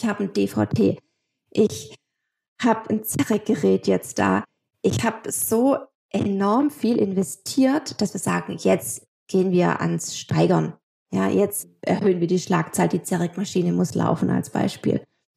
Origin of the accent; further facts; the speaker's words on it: Baden-Württemberg, Germany; accent: Swabian; ich habe meinen schwäbischen Akzent.